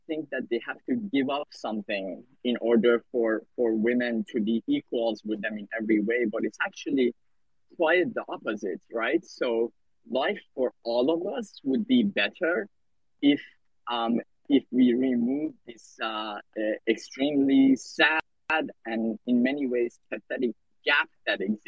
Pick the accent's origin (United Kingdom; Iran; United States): Iran; I grew up in Iran and I grew up in a minority religion called the Baha'i Faith.